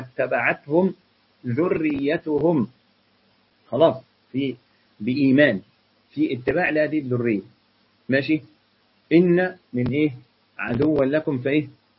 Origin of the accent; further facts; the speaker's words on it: Egypt; يعني ربنا سبحانه وتعالى يهديهم ويهدينا احنا كمان في مصر